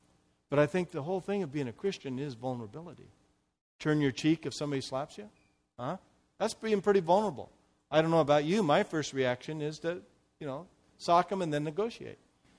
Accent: Portland, Oregon, United States; Now, when I grew up in Portland, Oregon, our city was divided by the Willamette River.

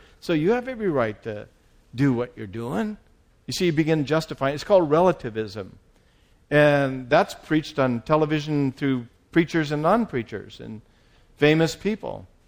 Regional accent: United States; I'm not going to talk about any place else because I'm an American citizen.

